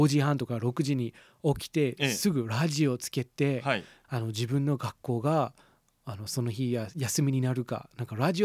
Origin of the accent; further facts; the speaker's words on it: Atlanta, Georgia, United States; もう僕の出身のアトランタ市にはほとんど降らないんですね。